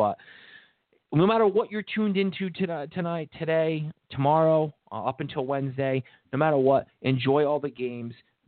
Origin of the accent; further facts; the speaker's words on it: Norton, New York, United States; now in South Florida, United States; You know, I'm from Norton, New York, so winter there just seems endless. Even when spring's here, it still feels like winter. I'm down in South Florida now